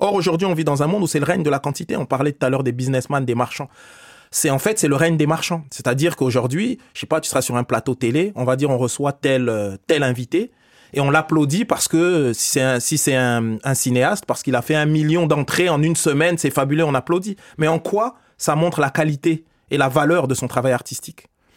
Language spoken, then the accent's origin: French; Strasbourg, Grand Est, France; also born or lived in Paris; moi, mes racines, elles sont africaines, congolaises. Elles sont 100% africaines et 100% congolaises. Je suis né à Paris, j'ai grandi à Strasbourg. Mes fruits sont 100% français, 100% européens.